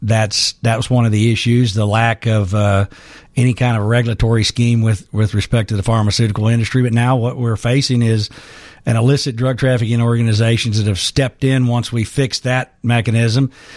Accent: Kentucky, United States; And I come from, I'm from Kentucky

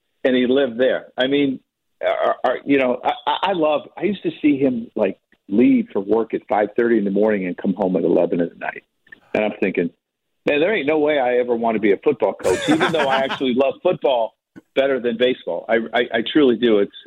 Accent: Illinois, United States; I'm a Bears fan, right? I mean, I grew up in Illinois. I'm a Bears fan.

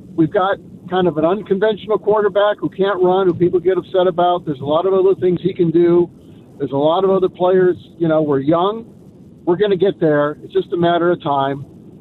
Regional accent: Detroit, Michigan, United States; now in New York, United States; So, 68 years old, born and raised in Detroit.

